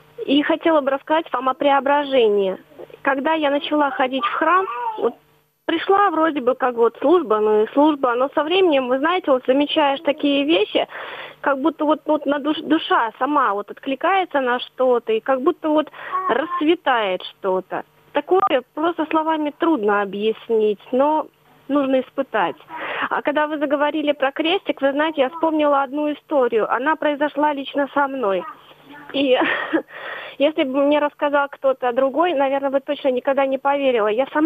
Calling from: Kaliningrad, Kaliningrad Oblast, Russia; я звоню вам из Калининграда.

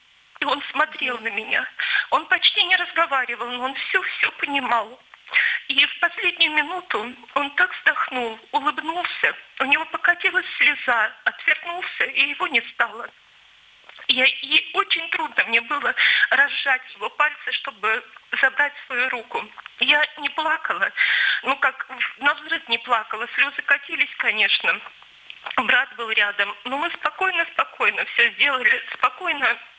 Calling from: Belgorod Oblast, Russia; Я звоню из Белгородской области.

